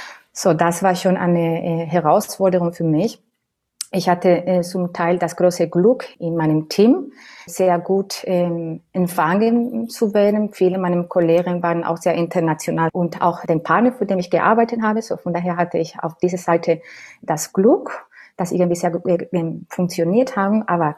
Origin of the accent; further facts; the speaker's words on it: Andalusia, Spain; German is a second language; moved away as an adult; ich komme sprünglich aus Spanien. Meine Wurzeln liegen im Südspanien, Andalusien, zwischen zwei Städten, Sevilla und Cádiz.